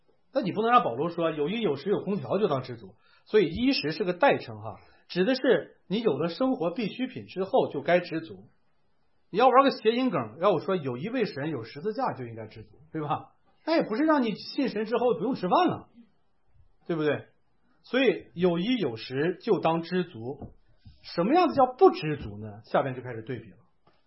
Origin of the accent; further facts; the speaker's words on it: China; 我们中国人叫生不带来死不带去，是吧？